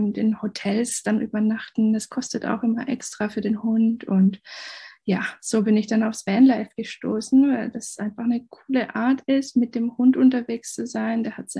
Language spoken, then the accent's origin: German; Baden-Württemberg, Germany; ich komme aus dem Schwarzwald, bin Halbspanierin und sehe mich aber eigentlich eher so als Weltbürgerin.